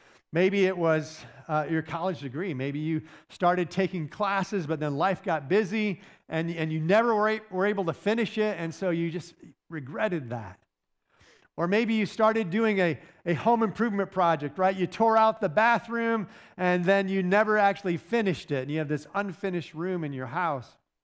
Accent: Michigan, United States; I grew up in Michigan, and in Michigan, there's a lot of schools that have hockey teams, but I did not. I grew up in a small school that didn't have a hockey team, but I really liked playing hockey.

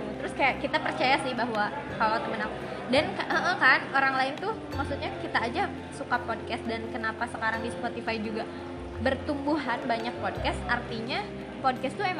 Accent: West Java, Indonesia; karena aku dari Sunda ya

